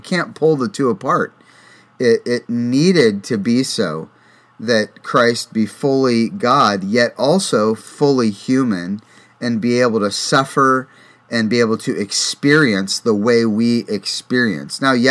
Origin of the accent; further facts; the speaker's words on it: Dunkirk, Ohio, United States; when I was growing up on Cherry Street in Dunkirk, Ohio.